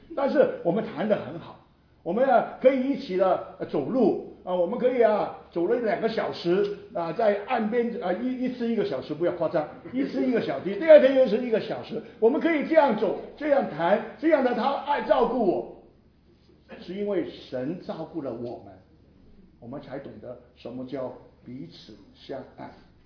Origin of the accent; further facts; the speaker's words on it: Hong Kong; 我说我是香港来的，